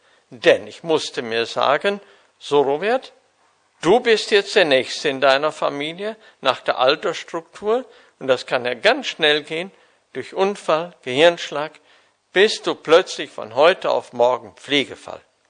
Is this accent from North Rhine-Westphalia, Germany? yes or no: yes; North Rhine-Westphalia, Germany; ich bin ja gebürtig aus Münsterland, im katholischen Elternhaus groß geworden